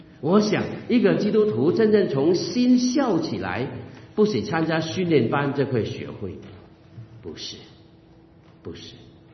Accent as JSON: {"language": "Chinese", "region": "Guangdong", "country": "China", "said": "我是广东人，广东人有句话很有意思"}